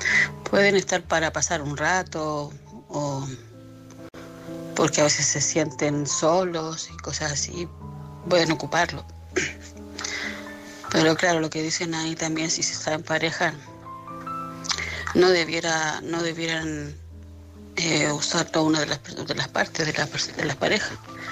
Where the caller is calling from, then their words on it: Madrid, Community of Madrid, Spain; corresponsal de Madrid.